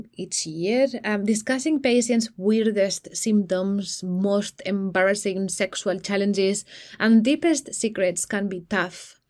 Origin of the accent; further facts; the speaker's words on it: Spain; now in London, United Kingdom; I am originally from Spain but have been an IBD nurse for 9 years in London.